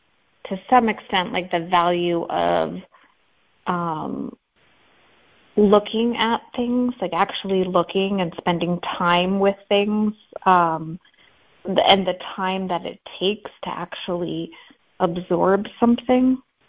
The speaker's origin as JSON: {"language": "English", "town": "Washington", "region": "District of Columbia", "country": "United States", "tie": "born or raised there", "said": "I grew up in Washington, D.C., so all the museums were free, you know."}